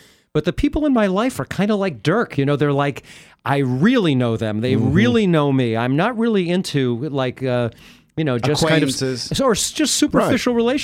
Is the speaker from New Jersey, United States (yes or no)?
yes; New Jersey, United States; cuz I'm a Jew from Jersey, you know, and I don't do that, right?